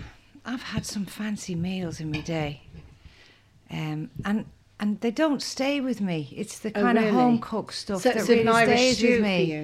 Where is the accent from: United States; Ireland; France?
Ireland; And I'm Irish. I was crying tears.